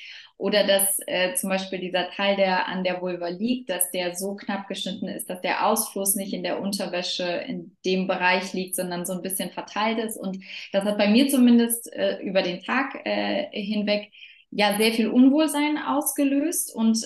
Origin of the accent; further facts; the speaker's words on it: Berlin, Germany; komme aus Berlin und bin auch gebürtige Berlinerin